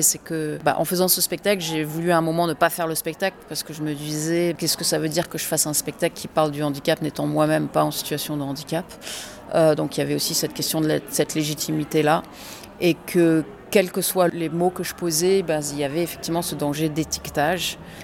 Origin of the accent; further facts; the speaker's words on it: France; je suis anglaise, donc c'est quelque chose qui, quand j'aborde le sujet de la différence, ben c'est quelque chose aussi que je vis ayant grandi en France.